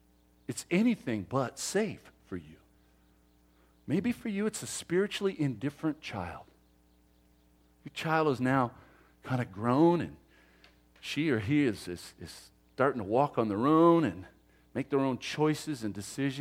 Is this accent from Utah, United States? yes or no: no; California, United States; we're from California, you don't know about weather